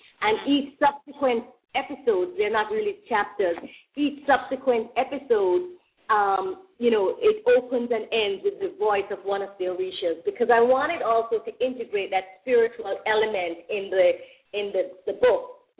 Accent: Jamaica; my work is very much rooted in my Jamaican African culture. While I'm from Jamaica and that has shaped me, I consider myself a citizen of the world

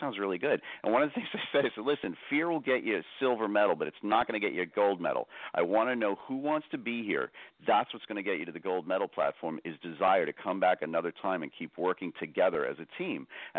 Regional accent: Ireland; Oh, my God, I'm Irish. I'm like a heater.

